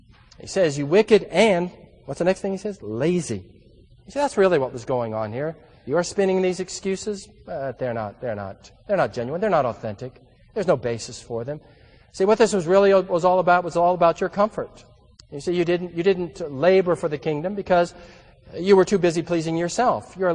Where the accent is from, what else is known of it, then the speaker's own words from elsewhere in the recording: California, United States; I remember a number of the young people from the youth group that I grew up in back in Southern California.